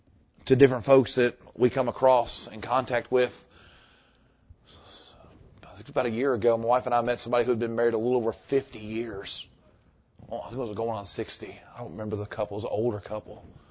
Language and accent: English; United States; am I actually encouraging something that, as an American, I would find offensive?